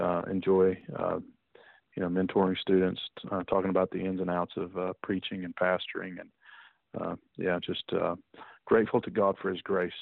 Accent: Kentucky, United States; also born or lived in Detroit, Michigan; I was born in Detroit, Michigan. Parents moved from Michigan to Kentucky after about 7 years marriage. And so I grew up in Kentucky, went to a small school in Kentucky on a baseball scholarship

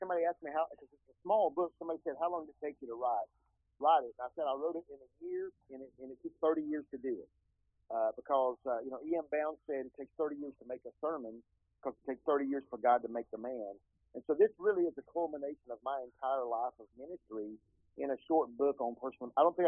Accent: Birmingham, Alabama, United States; I grew up in Birmingham, Alabama, and happened to be in a small Baptist church on the northeast side of the town. And 1970, I was 11.

